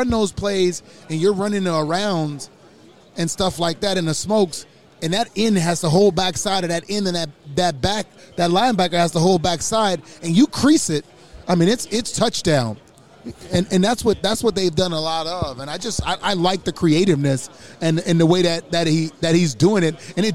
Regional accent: New Orleans, Louisiana, United States; I'm from New Orleans. I'm a Saints fan, and I played for the Rams, and that was our rival.

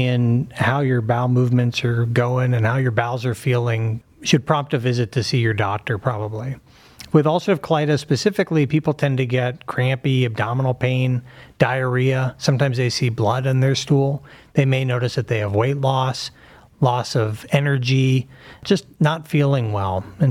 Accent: Pittsburgh, Pennsylvania, United States; now in Cleveland, United States; Grew up in Pittsburgh, and Cleveland was always an athletic rival, but, you know, stay true to the Steelers, no offense.

